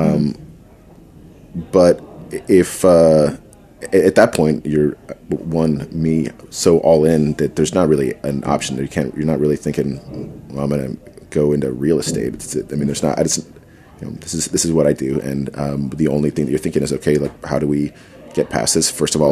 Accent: Southwest, United States; Right, I'm from the Southwest.

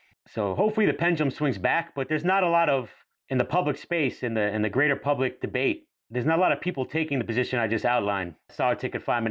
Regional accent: Staten Island, New York, United States; we grew up in New York in the 90s, even on Staten Island, I was stopped and frisked on several occasions

